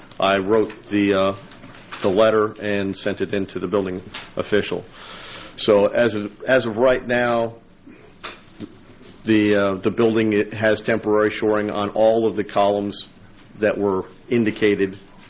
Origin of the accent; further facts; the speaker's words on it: Port Orange, Florida, United States; I'm from Port Orange.